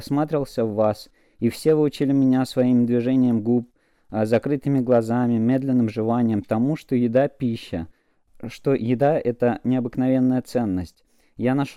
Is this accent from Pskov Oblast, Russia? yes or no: no; Saint Petersburg, Russia; also born or lived in Omsk; now in London, United Kingdom; Родился в Омске, вырос в Питере, жил много где. Сейчас последние несколько лет с женой и с маленькими детьми живем в Лондоне.